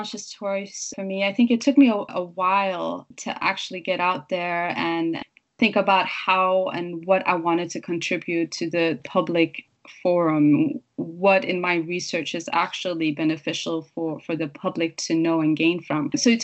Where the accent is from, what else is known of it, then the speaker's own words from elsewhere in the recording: Denmark; moved away; I don't live in Denmark. So I was born and raised in Denmark and I do research on Denmark, but I don't live there.